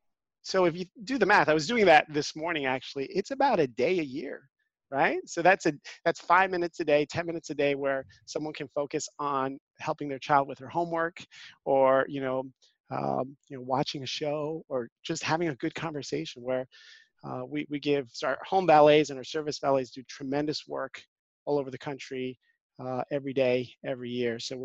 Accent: New York City, New York, United States; So I grew up in Spanish Harlem in New York City.

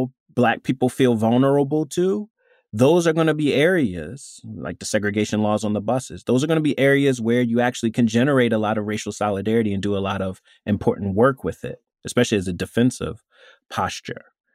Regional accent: Maryland, United States; You know, I'm from Maryland originally.

